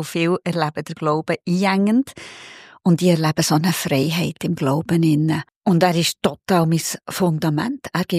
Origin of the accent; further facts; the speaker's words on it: Bern, Switzerland; als Berner bleibt man ein bisschen ein Heimweh-Berner.